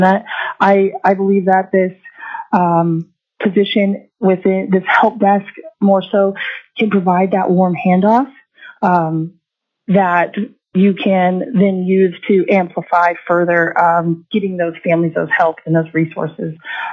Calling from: Fairbanks, Alaska, United States; I'm calling from Fairbanks.

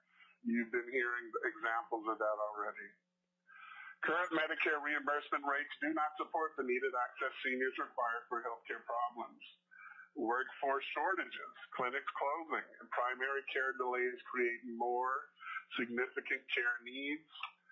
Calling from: Anchorage, Alaska, United States; I am calling from Anchorage.

